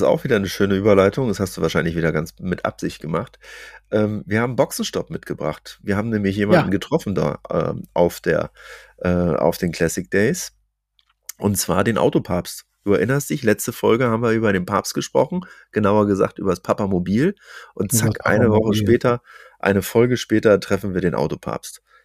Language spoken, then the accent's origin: German; Berlin, Germany